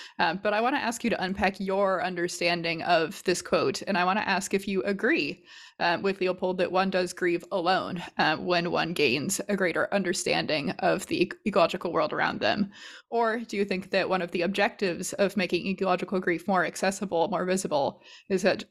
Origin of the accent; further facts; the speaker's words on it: California, United States; now in Los Angeles, United States; I'm currently in LA, but I grew up in Northern California in kind of like a more rural area of the state.